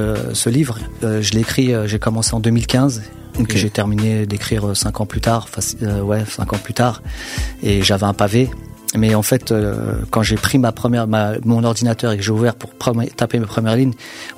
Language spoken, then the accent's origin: French; France; Mais en fait, moi, je leur dis, mais on est français.